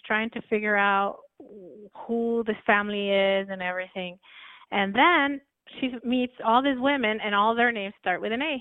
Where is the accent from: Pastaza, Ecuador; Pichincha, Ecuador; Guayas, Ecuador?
Pichincha, Ecuador; Quito; moved away as an adult; now in United States; Well, I was born in Ecuador. I grew up in the capital, which is Quito.